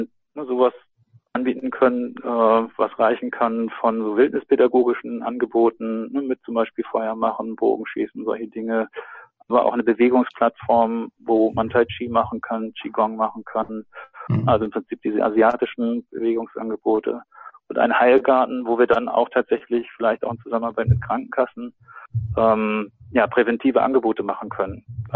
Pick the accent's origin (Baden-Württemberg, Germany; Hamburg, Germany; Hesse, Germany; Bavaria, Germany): Hamburg, Germany; Ich selber bin jetzt groß geworden am Stadtrand von Hamburg. Da waren wir immer sozusagen sehr nah an der Natur.